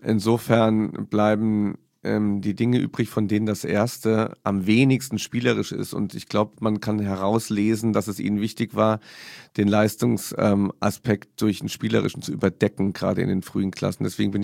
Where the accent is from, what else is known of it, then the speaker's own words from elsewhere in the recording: Saarland, Germany; Ich bin ja Saarländer.